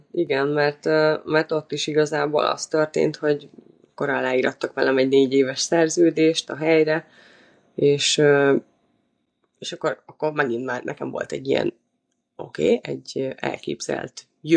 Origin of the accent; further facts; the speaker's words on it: Hungary; moved away; Egyébként nagyon el is kezdett már hiányozni a szülőhazám, a magyar nyelv, így, hogy tényleg már 5 nyelven megtanultam beszélni, vagy hát 4-en, ugye az anyanyelvemen.